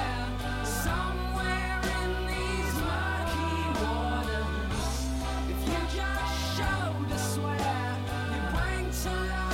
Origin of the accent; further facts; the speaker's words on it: California, United States; also born or lived in New Jersey / Colorado / South Dakota; I grew up everywhere. I was born in New Jersey. I lived in Colorado for a while. I lived in California for the bulk of my teen years. And then I moved to South Dakota when I got married.